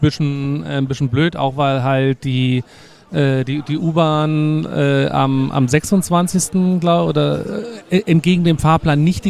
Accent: Munich, Bavaria, Germany; Das ist bei uns in München nicht immer der Fall.

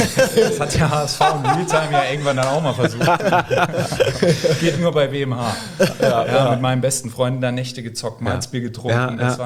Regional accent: Saarbrücken, Saarland, Germany; Ja, ich bin ja Wahlhamburger, aber kein gebürtiger Hamburger. Ich bin jetzt seit 10 Jahren da, bekanntermaßen. Vorher aufgewachsen bin ich in Saarbrücken

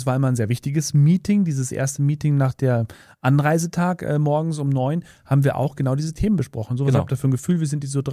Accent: Bavaria, Germany; ich bin damals in Bayerisch Main, kleines Dorf hier in Oberbayern, wo ich groß geworden bin

